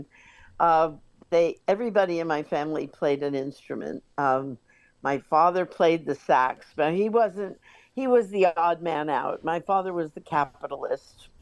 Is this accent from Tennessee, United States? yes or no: no; New York City, New York, United States; now in Long Branch, United States; especially after I moved from New York, where I had a really diverse upbringing with every nationality that exists. And, you know, I moved to a pretty provincial place in Long Branch, New Jersey.